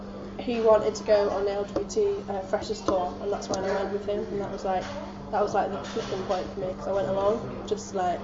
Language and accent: English; Doncaster, Yorkshire and the Humber, United Kingdom; now in Brighton, United Kingdom; I'm from Doncaster, it's miles north of Sheffield